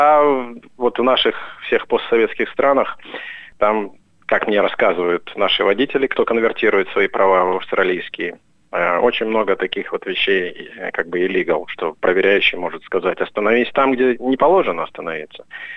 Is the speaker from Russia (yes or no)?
yes; Petrozavodsk, Republic of Karelia, Russia; Родом город Петрозаводск, Карелия.